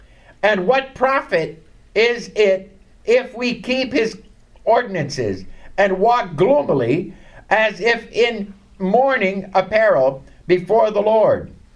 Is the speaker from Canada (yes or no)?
yes; Canada; And I'm Canadian, so obviously I qualify for the Canadians.